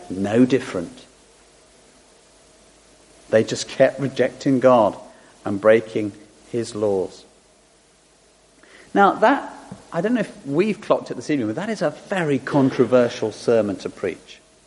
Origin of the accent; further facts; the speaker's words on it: United Kingdom; big article on all the things we should feel deeply ashamed of as British people.